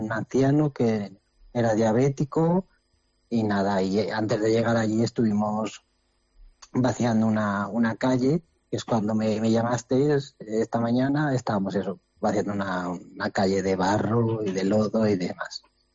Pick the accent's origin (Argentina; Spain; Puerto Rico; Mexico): Spain; Valencia, Valencian Community; yo no soy de Benetuses, yo soy de la ciudad de Valencia